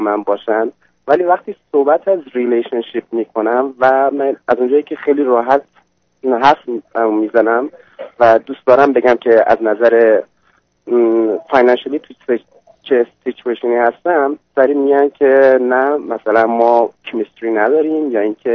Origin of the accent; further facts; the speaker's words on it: Iran; moved away as an adult; now in United States; من 40 سالم هستش. مدت 16 سال از ایران اومدم بیرون، 12 سال در آمریکا هستم.